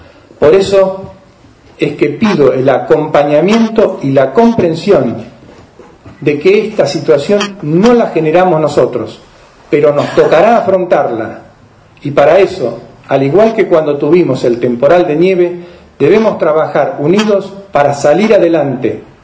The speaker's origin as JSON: {"language": "Spanish", "country": "Argentina", "said": "Unión entre nosotros como argentinos que somos"}